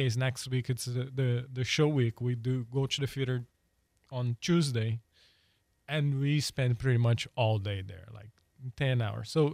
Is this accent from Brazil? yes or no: yes; Brazil; English is a second language; now in United States; I have been all over the U.S. already, And I'm from Brazil originally